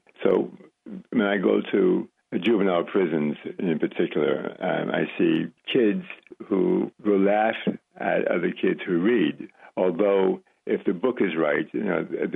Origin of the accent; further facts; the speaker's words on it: West Virginia, United States; born there; You mentioned before I was born in West Virginia.